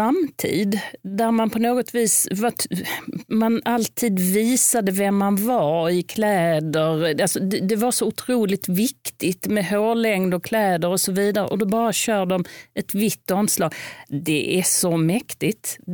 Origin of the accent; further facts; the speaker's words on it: Lund, Skåne, Sweden; jag är uppvuxen i Lund